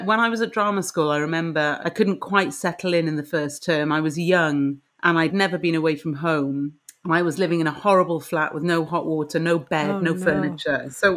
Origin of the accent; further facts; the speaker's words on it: Cardiff, Wales, United Kingdom; And then I grew up in Cardiff.